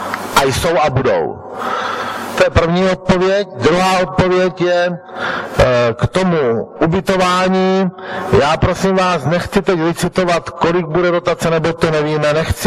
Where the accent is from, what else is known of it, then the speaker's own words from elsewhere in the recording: Moravia, Czechia; já jsem z Moravíku, který je na Moravě